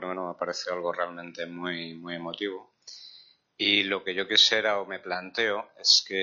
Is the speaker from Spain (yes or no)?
yes; Spain; como español de cultura católica que lo soy